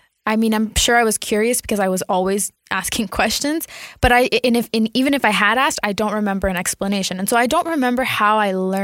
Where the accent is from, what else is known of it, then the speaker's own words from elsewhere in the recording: Provo, Utah, United States; I grew up in a suburb. I grew up in Provo, Utah, and I don't remember seeing a lot of homeless people.